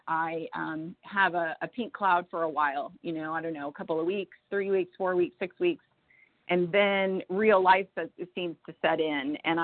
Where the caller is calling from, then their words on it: Florida, United States; I'm calling from Northwest Florida.